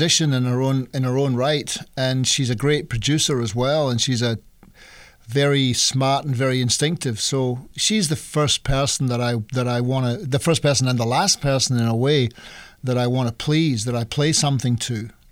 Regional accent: Scotland, United Kingdom; I grew up in Scotland, and of course, I've supported Rangers because I was brought up a Protestant

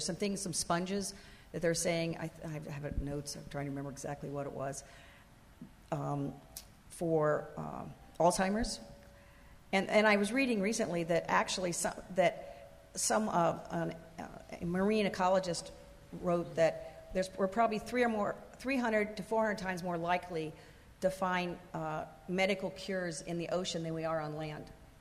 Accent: Ohio, United States; I grew up in Ohio when the Cuyahoga River caught on fire

